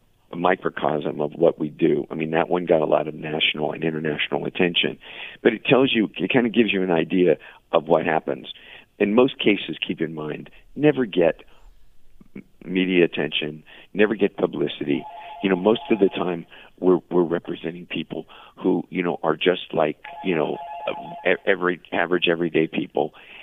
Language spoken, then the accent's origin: English; Hollywood, Florida, United States; also born or lived in San Francisco Bay Area, United States; Originally from the San Francisco Bay Area, and I grew up, for the most part, here in Hollywood, Florida.